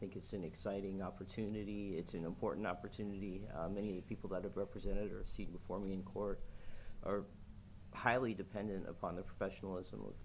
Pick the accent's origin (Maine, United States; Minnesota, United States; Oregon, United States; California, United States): Oregon, United States; Salem; I'm from Salem, Oregon.